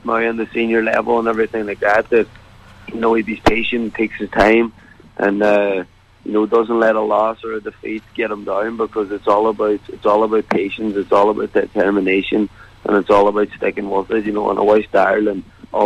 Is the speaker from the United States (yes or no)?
no; Ulster, Ireland; I'm a proud Donegal man to say that I come from Donegal